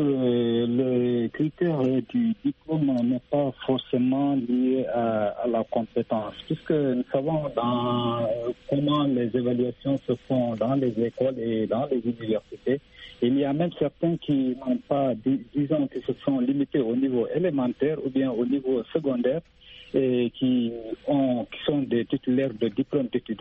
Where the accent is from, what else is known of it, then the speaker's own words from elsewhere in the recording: Guinea; now in New York, United States; Bon, je suis originaire de la Guinée.